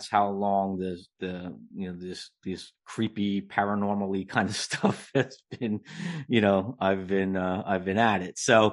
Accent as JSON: {"language": "English", "region": "New Jersey", "country": "United States", "tie": "born or raised there", "said": "Well, I've been writing since a little kid, and I grew up in New Jersey."}